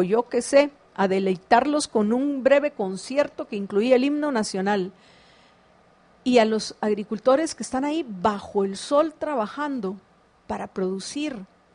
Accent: Guatemala; Como guatemalteco me encanta escuchar mi himno, el más bello del mundo.

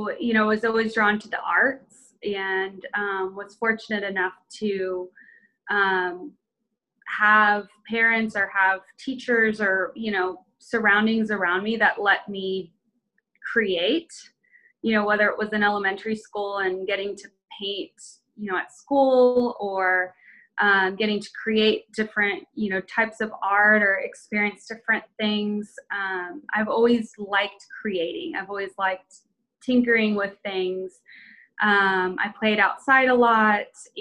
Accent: Dallas, Texas, United States; also born or lived in Austin; Yeah, so I grew up here in Oak Cliff. Born and raised, and born at Methodist, went to school in West Dallas, and then went to school, of course, in Oak Cliff for some time, went to Booker T for high school

